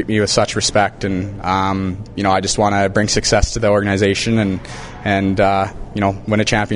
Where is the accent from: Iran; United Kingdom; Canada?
Canada; Kamloops, British Columbia; Kamloops has been such a great place for me to play and very fortunate to play in my hometown